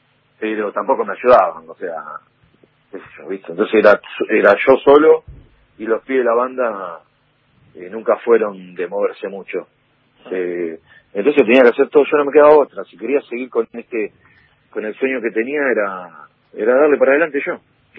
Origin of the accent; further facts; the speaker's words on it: Avellaneda, Buenos Aires Province, Argentina; Somos de Avellaneda, sí. Yo sigo en Avellaneda, sigo en el mismo barrio.